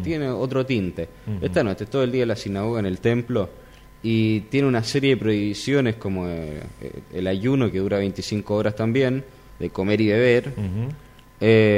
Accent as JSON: {"language": "Spanish", "town": "Santiago", "region": "Santiago Metropolitan Region", "country": "Chile", "moved": "as an adult", "lives_now": "Buenos Aires, Argentina", "said": "yo soy de Santiago de Chile, yo soy chileno. Uh-huh. De ahí me fui a estudiar a Buenos Aires y ahora en este momento estoy trabajando, pero no de forma permanente acá en Posadas, sino que yo en realidad vivo en Buenos Aires"}